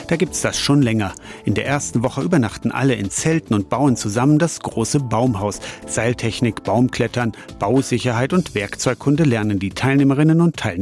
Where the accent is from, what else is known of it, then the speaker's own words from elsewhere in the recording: Thuringia, Germany; Gerade hat die Schule bei uns in Thüringen wieder angefangen.